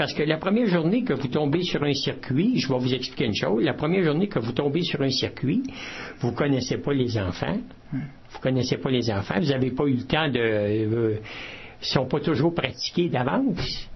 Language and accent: French; Quebec, Canada; C'est-tu parce que je suis québécois?